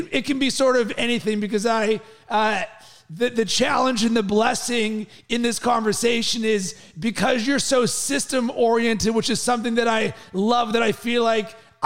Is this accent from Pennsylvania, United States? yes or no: yes; Pittsburgh, Pennsylvania, United States; you're from Pittsburgh, I'm from Pittsburgh